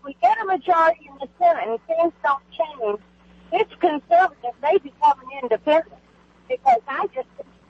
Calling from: Rolla, Missouri, United States; from Rolla.

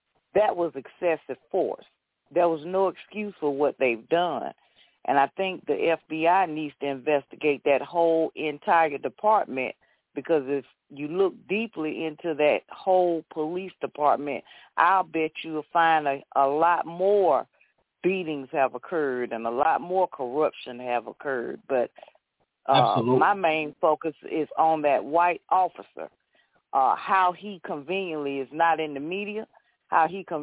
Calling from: Georgia, United States; I'm calling from Georgia.

